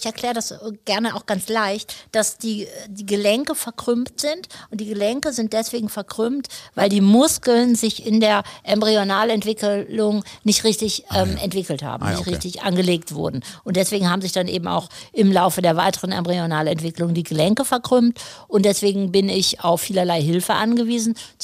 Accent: Lower Saxony, Germany; Ich komme aus der Nähe von Lüneburg. Ich bin in einem kleinen Ort aufgewachsen, in dem sehr, sehr viel Dynamik herrscht, obwohl es ein ganz so kleiner Ort ist. Ich bin als viertes Kind von vier Kindern groß geworden.

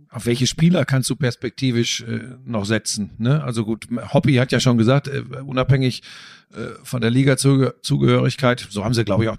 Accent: Bottrop, North Rhine-Westphalia, Germany; ich bin im Ruhrgebiet aufgewachsen. Ich komme aus Bottrop, ja, Gladbeck, Bottrop, das ist alles nah dran an Gelsenkirchen.

